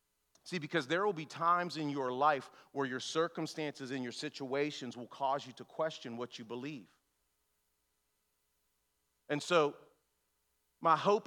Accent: North Braddock, Pennsylvania, United States; growing up in North Braddock, the oldest of three fatherless children, all from different daddies. All three of our fathers were black, and our mother is white.

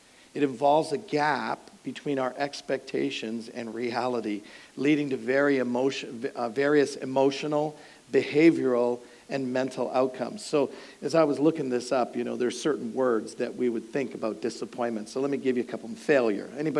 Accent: Hamilton, Ontario, Canada; I'm from Hamilton, Ontario, Canada, so it's a steel city. We still have steel mills, so I feel kind of a little bit home here.

